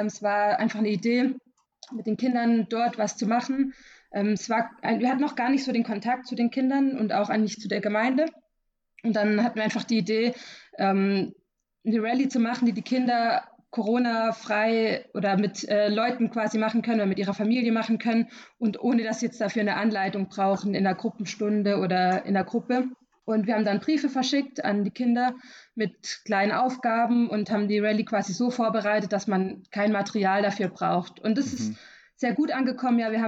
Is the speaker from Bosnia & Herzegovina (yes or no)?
no; Bavaria, Germany; Bin gerade zu Hause bei meinen Eltern und habe Urlaub und genieße die Zeit im Allgäu.